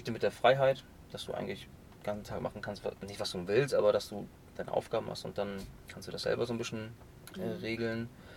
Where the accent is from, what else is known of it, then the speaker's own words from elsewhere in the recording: Kutenholz, Lower Saxony, Germany; ich komme ja aus Kutenholz und ist ja auch im Landkreis Stade